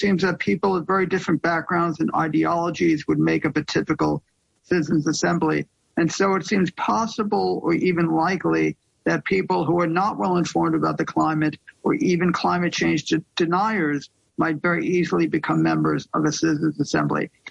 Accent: New York City, New York, United States; But as a New Yorker, I feel that it's especially applicable to my city.

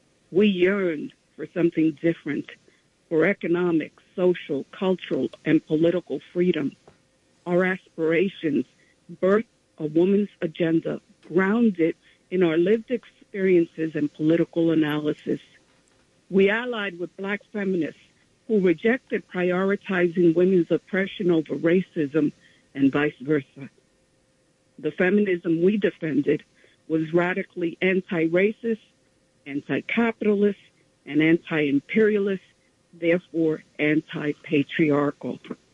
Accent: United States; We were the first large generation born and raised in the United States.

